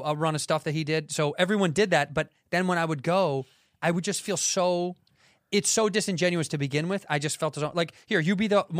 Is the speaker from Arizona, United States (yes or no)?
no; Chicago, Illinois, United States; I'm from Chicago, Illinois, and I'm on the road right now doing stand-up.